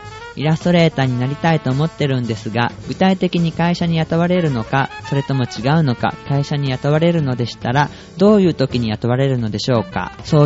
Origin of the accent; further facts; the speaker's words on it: Hiroshima, Japan; 僕広島出身だものでベートーベンさんも広島出身みたいで